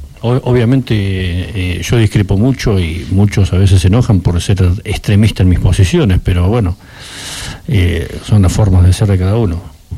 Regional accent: Azul, Buenos Aires Province, Argentina; Del centro de la provincia de Buenos Aires, Azul.

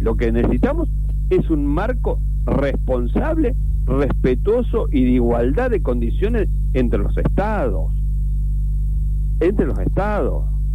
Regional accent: Argentina; Tenemos la obligación como argentinos de salirnos de esta encerronada que estamos metidos.

